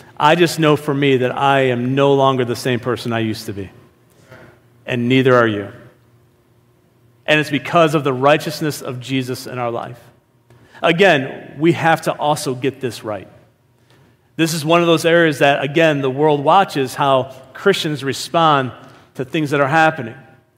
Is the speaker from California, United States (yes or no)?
no; Niagara Falls, New York, United States; I grew up about 20 minutes from Buffalo, New York. I grew up in Niagara Falls.